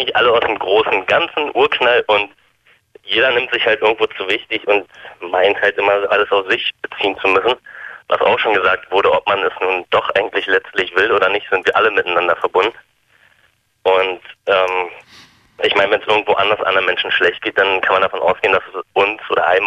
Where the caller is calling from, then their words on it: Berlin, Germany; Gut, ich bin nämlich aus Berlin und nicht Frankfurt